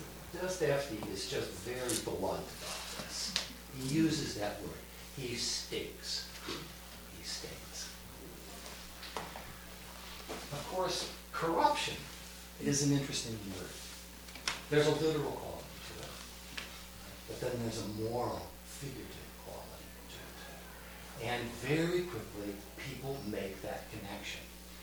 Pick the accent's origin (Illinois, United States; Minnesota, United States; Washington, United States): Illinois, United States; Chicago; drive those ashes from Florida to Chicago, which is my hometown